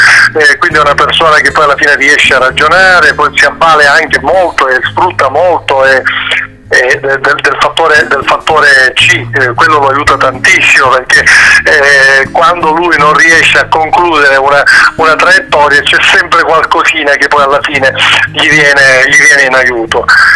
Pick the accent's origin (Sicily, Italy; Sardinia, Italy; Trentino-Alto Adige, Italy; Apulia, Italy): Sicily, Italy; io sono siciliano